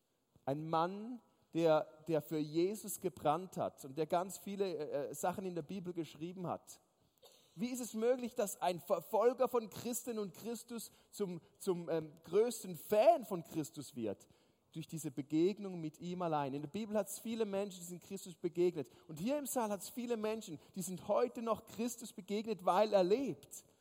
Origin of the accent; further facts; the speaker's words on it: Switzerland; Bei uns in der Schweiz heißen Teen Nights, das sind so Abende von 8 bis 10. Aber das ist in Deutschland Teen Night.